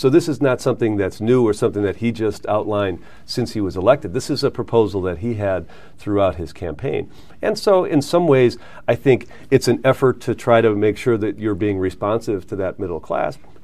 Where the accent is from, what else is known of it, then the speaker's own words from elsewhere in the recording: Milwaukee, Wisconsin, United States; I've been a Milwaukee resident most of my life. I grew up, born and raised in Wisconsin, lived in Milwaukee most of my life, went to Marquette University, left town after college and went off to work in Washington, D.C. for a little while